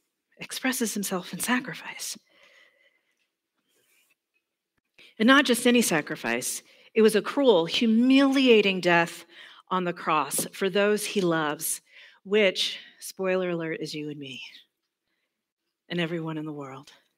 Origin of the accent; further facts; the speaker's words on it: the South, United States; accent: Southern; And then when you say it in a Southern accent, it's even better. Amen. I'm from the South, which is why I say that.